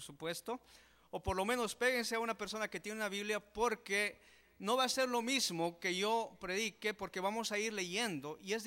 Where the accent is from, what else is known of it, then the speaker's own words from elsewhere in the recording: Oruro, Bolivia; Yo vengo de Oruro, Bolivia, donde mi ciudad está a 3.500 metros, no pies, metros sobre el nivel del mar.